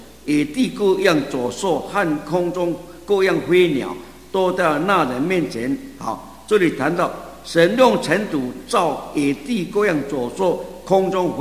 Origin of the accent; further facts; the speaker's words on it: China; 我们中国人灵跟魂呐、啊、分不清楚